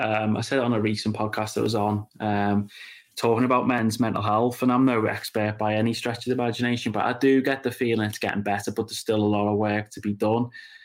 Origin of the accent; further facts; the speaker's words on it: Claughton, North West England, United Kingdom; also born or lived in Las Vegas, United States; I'm born and raised in Claughton on the Wirral, so, and I've lived there near enough my whole life. Did have a little spell where I lived in Las Vegas for a period